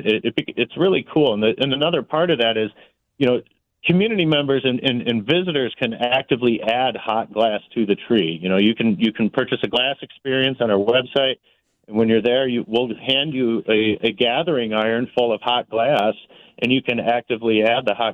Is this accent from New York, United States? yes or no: no; Downers Grove, Illinois, United States; We grew up in Downers Grove, Illinois, went to North, and then went to Illinois State together down in Bloomington Normal.